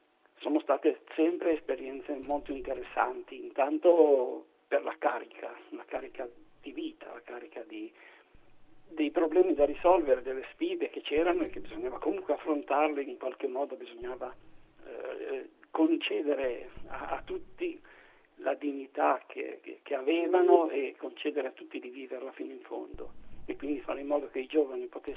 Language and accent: Italian; Sanremo, Liguria, Italy; born there; now in Genoa, Italy; Sono nato a Sanremo, in provincia di Imperia, nel 1948, ahimè.